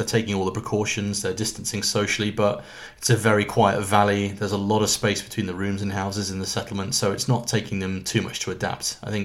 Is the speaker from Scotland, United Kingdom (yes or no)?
no; Oxford, South East England, United Kingdom; This one's from my hometown of Oxford.